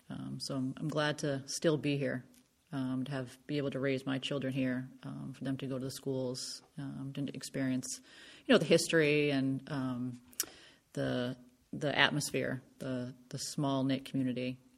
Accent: Concord, United States; I was born and raised here in Concord. I've lived here pretty much all my life, except for about 4 years when I was traveling around playing hockey with the national team. And I live here with my family.

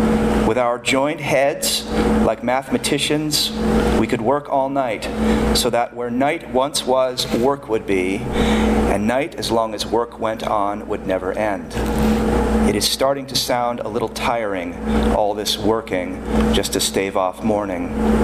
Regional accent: Burlington, Vermont, United States; When I was a kid, growing up outside of Burlington, Vermont, I didn't know my father

